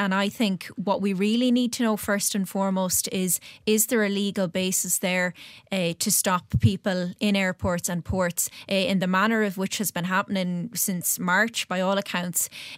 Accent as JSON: {"language": "English", "region": "Connacht", "country": "Ireland", "said": "I come from Roscommon, Galway"}